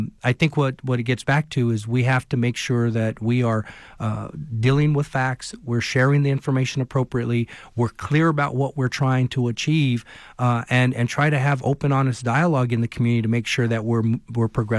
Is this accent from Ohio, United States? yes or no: no; Miami, Arizona, United States; I'm born and raised in Miami, Arizona, so I'm a rural Arizona kid.